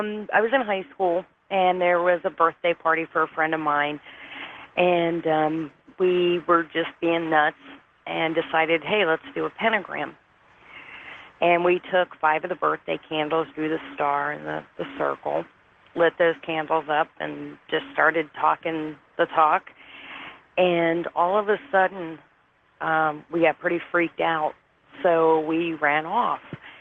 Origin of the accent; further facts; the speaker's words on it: California, United States; I'm from Northern California.